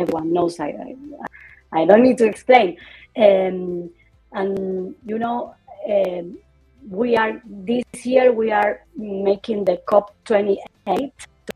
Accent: Argentina; moved away as an adult; now in San Francisco, United States; I am from Argentina. I am now living in San Francisco.

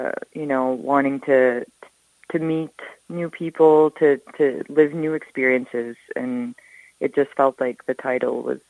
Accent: Ireland; We're all from Ireland, so we always had the horizon growing up, you know, and I think coming from Ireland, you're always wondering what's on the other side because you're on an island.

